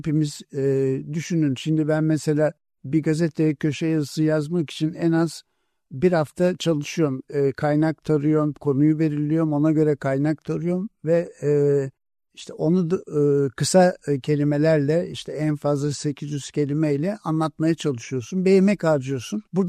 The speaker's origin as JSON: {"language": "Turkish", "region": "Edirne", "country": "Turkey", "said": "Yani gerçekten biz Edirneliler olarak böylesi tarihi kokan ve şehitlerimizin kanlarıyla sulanmış topraklarda yaşıyoruz."}